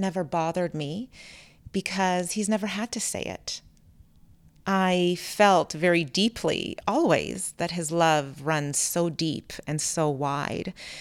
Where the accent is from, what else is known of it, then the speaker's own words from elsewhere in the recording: Vancouver, British Columbia, Canada; A lot of it happened in my original family home that I grew up in Vancouver.